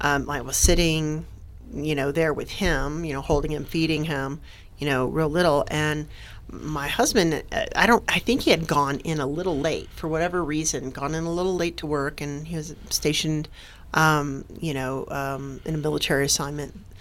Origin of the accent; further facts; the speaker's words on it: Florida, United States; So I'm from Northeast Florida, near Gainesville area.